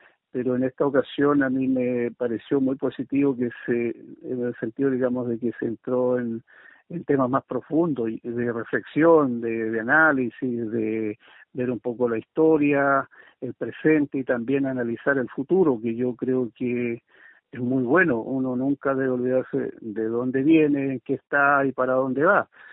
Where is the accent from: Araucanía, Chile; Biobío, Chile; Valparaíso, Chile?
Araucanía, Chile; Carahue; now in Temuco, Chile; yo soy oriundo de Carahue, de la comuna de Carahue, del sector Cuyinco Alto, y bueno, desde ya hace muchos años ya me vine a la gran capital de la región de la Araucanía.